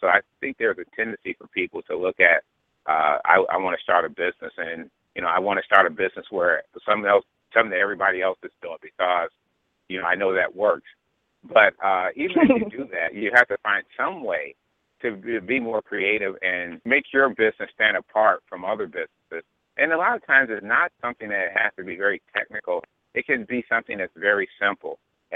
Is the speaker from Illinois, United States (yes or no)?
yes; Chicago, Illinois, United States; And, right, and I grew up in North Lawndale. So.